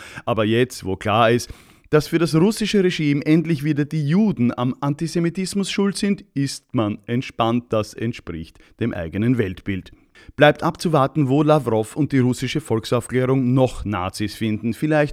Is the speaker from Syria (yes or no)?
no; Austria; Da sag ich als Österreicher, jetzt ist Schluss mit lustig.